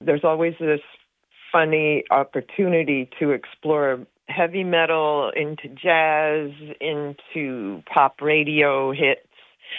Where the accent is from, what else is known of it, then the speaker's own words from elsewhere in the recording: New York City, New York, United States; hearing chamber music rehearsals in the apartment where I grew up in New York City.